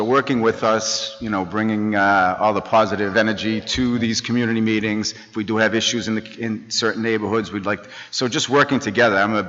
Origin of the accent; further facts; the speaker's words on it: Worcester, Massachusetts, United States; I grew up on Lincoln Street and went to Burncoat High School, went in the military. The only time I've lived anywhere but Worcester is when I was in the military in Frankfurt, Germany.